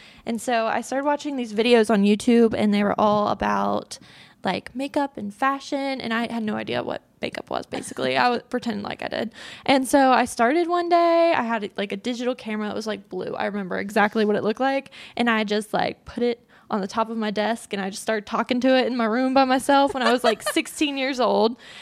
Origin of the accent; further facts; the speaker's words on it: Kentucky, United States; I'm from Kentucky.